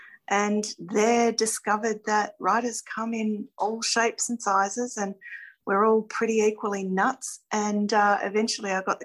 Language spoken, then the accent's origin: English; Sydney, New South Wales, Australia; I'm not a Queenslander. I'm very much born and bred in Sydney.